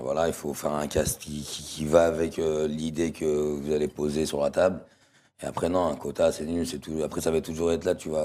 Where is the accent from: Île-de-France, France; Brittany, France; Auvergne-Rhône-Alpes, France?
Auvergne-Rhône-Alpes, France; Lyon; Moi je viens de Lyon, des quartiers assez sensibles.